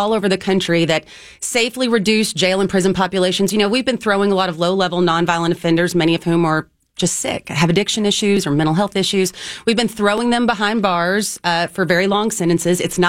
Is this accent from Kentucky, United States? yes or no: yes; Kentucky, United States; And guys, you know, I come from Kentucky, where everybody's sick.